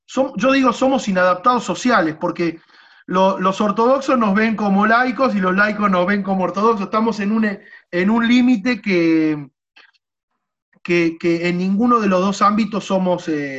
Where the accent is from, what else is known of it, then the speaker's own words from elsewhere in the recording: Tucumán, Argentina; born there; vos mencionaste que nací en Tucumán, siento que Jabad y yo, o mi familia, o los que somos rabinos de Jabad, en general estamos en la frontera.